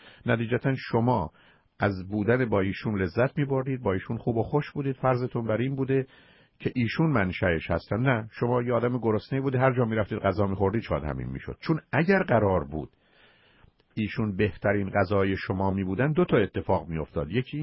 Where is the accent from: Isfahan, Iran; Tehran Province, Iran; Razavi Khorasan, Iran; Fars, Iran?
Fars, Iran; Shiraz; بنده در 15-16 سال اول زندگیم در شیراز متولد شدم و در منطقه فارس و شیراز بودم